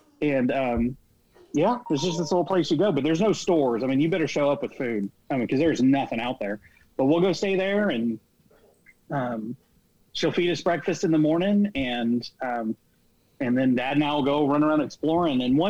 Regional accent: the South, United States; I'm originally from the South, and I know never to sit at the table with your hat on

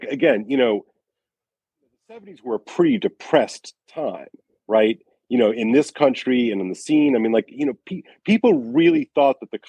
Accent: Louisiana, United States; And then I go to LSU my freshman year. I'm from Louisiana.

